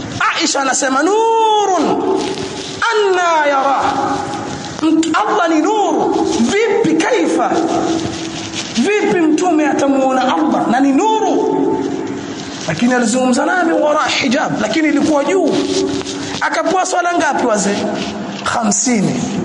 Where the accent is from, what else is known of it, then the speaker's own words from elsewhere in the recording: Zanzibar, Tanzania; hata kule kwetu Unguja na maeneo ya Pemba